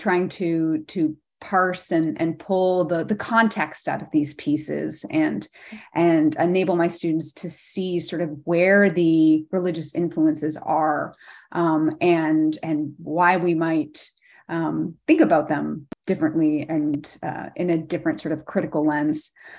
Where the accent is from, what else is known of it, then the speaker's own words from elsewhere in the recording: Bedford, Massachusetts, United States; I'm actually from Bedford, Massachusetts, which is next to Concord, Massachusetts, and had absolutely no interest in the transcendentalists growing up.